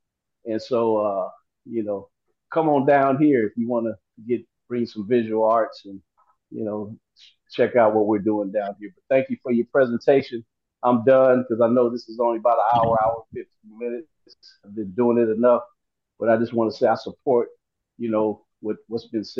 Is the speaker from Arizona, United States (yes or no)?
no; California, United States; I think I'm from California, but I don't know what the school system is. I've been gone a while.